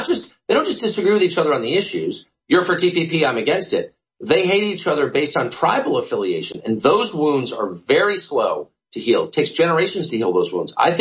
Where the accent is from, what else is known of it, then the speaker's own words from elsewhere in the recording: United States; I'm an American, he's the president, I'll sort of get in line.